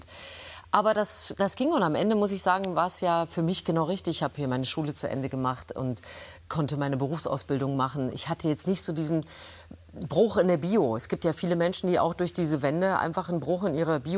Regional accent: Triptis, Thuringia, Germany; Ich bin ja in der DDR aufgewachsen.

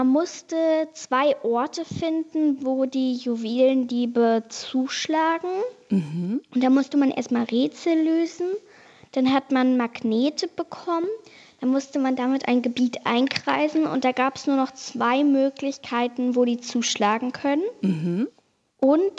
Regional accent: Wiekenberg, Lower Saxony, Germany; Ich komme aus Wiekenberg, das liegt im Landkreis Celle.

